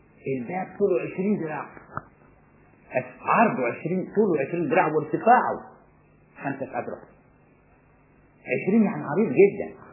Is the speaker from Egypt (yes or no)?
yes; Upper Egypt, Egypt; انا كنت افتكرها زمان وانا صغير، حتى عندنا في الصعيد